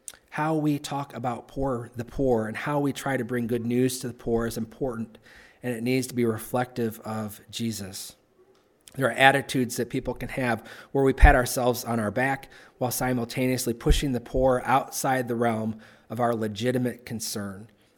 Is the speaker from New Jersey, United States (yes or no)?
no; Tampico, Illinois, United States; in 1984 during the presidency of Tampico's claim to fame, my hometown, Ronald Reagan.